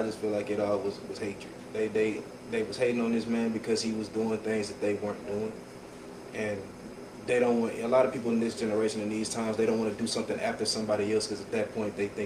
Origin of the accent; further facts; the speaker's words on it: Houston, Texas, United States; Come from Houston, Texas, 22 years old.